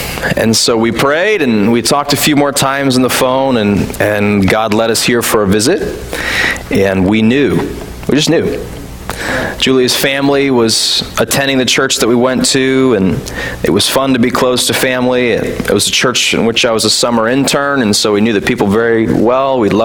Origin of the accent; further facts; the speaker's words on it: the South, United States; also born or lived in West Virginia; I grew up in the South, so I could recognize a Southern accent, but I couldn't quite place this one.